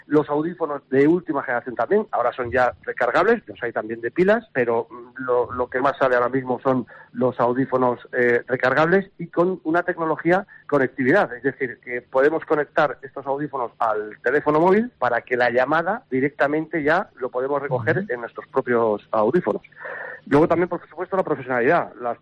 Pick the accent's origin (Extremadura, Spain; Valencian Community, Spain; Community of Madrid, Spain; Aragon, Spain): Community of Madrid, Spain; now in Canary Islands, Spain; Llevo 27 años en el sector, 25 años en Canarias, yo soy madrileño, pero llevo aquí 25 años, tres hijos canarios.